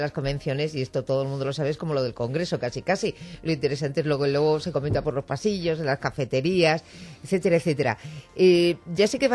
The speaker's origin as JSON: {"language": "Spanish", "town": "Bilbao", "region": "Basque Country", "country": "Spain", "said": "que yo soy de Bilbao, cuidado."}